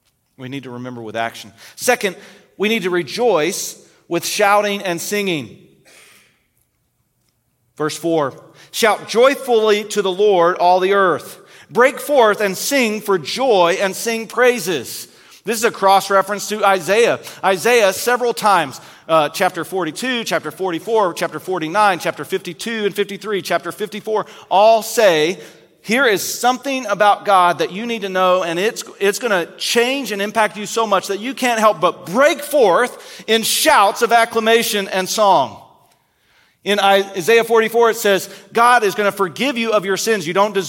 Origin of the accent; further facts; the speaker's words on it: Kentucky, United States; Now, I am from Kentucky. I'm a UK fan.